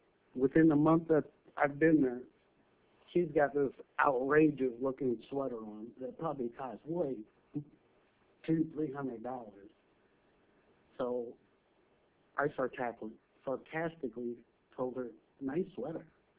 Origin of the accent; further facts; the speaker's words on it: Alaska, United States; born there; I didn't cross that border. I was born here in Alaska. I have rights as an American, being born American.